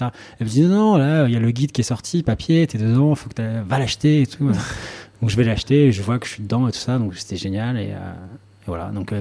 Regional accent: south of France, France; parce que moi, je viens du sud de la France.

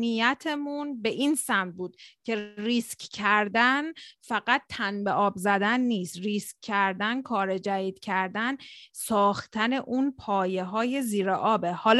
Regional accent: Iran; منم ایرانیم

